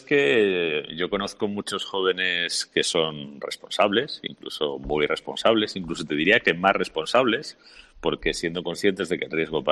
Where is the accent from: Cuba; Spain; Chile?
Spain; como cualquier español en estos días